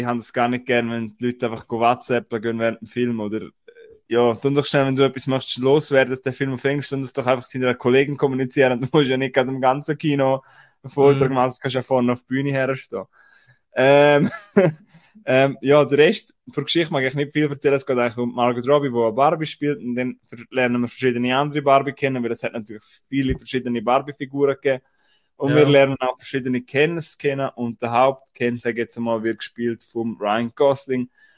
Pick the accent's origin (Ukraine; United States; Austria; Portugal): Austria; bei uns in Österreich